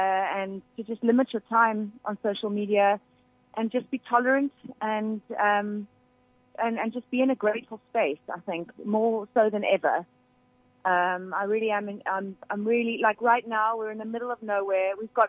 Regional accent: South Africa; especially as we're South African.

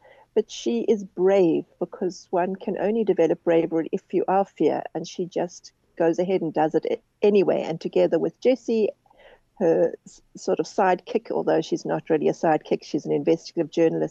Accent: England, United Kingdom; now in South Africa; I'm a bit more of a city girl, and I'm more English than her.

